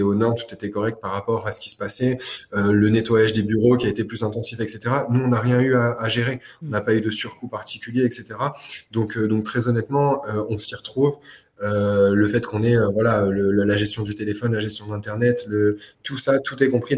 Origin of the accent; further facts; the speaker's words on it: Nice, Provence-Alpes-Côte d'Azur, France; je suis niçois, clairement. Je suis né ici, j'ai fait toutes mes études ici, j'ai toujours vécu ici.